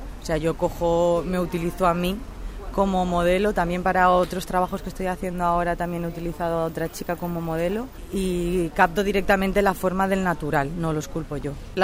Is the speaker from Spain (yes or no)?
yes; Pinoso, Valencian Community, Spain; also born or lived in Salamanca; now in Valencia, Spain; artista plástica y visual, soy de Pinoso, Ahora resido en Valencia